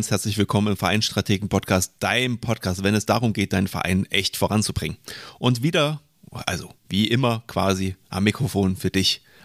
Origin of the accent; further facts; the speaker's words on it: East Germany, Germany; ich bin im Osten der Republik geboren, aufgewachsen